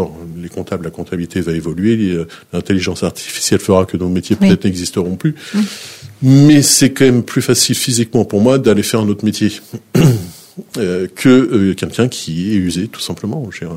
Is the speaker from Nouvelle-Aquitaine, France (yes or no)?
no; Brittany, France; il y a un groupe aussi breton et je suis breton